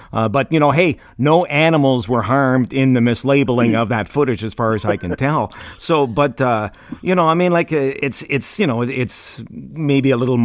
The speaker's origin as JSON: {"language": "English", "town": "Campbellton", "region": "New Brunswick", "country": "Canada", "said": "Well, being from Camelton, New Brunswick, the first thing that pops out at me is a couple of the geographical gaffes that come up in the series where Camelton or the surrounding area, Atholville and Tidehead"}